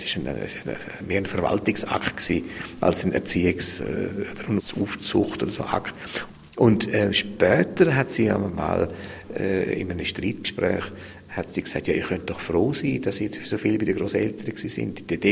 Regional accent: California, United States; Also meine Kindheit in Kalifornien ist ja so ein bisschen zweigeteilt, ein bisschen zerrissen gewesen.

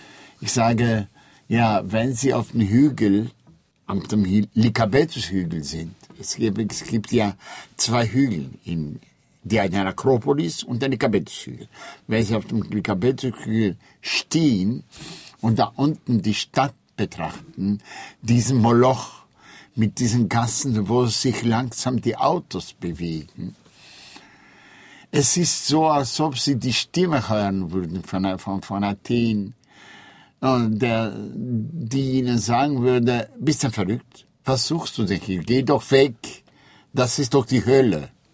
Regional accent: Istanbul, Turkey; Also meine Heimatstadt ist Istanbul. Wenn man mich fragt, woher kommen Sie? Ich sage immer, ich bin Istanbuler. Aber Türkei ist nicht meine Heimat. Denn ich bin zu einer Zeit geboren und aufgewachsen in Istanbul

